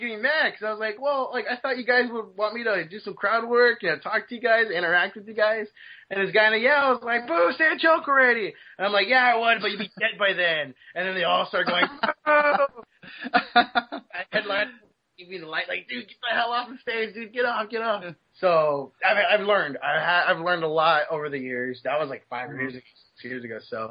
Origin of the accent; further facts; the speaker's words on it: United States; born there; Yeah, I am American. I'm American. You know, I was born here. I'm American